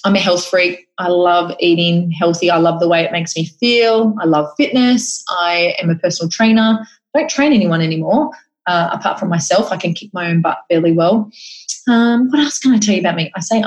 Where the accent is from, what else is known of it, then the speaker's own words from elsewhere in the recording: Cootamundra, New South Wales, Australia; also born or lived in Penrith / Moolamee / Canberra / Brisbane; I was born in Penrith in Sydney. I've lived in places like, Moolamee, which is out in the sticks, like 400 people. Lived in Canberra, Brisbane, Gold Coast, Wagga Wagga, Albury, Cootamundra.